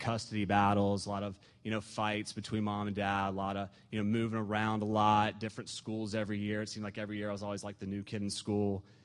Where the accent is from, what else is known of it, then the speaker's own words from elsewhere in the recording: Jacksonville, Florida, United States; I was born in Jacksonville, Florida. And I grew up there.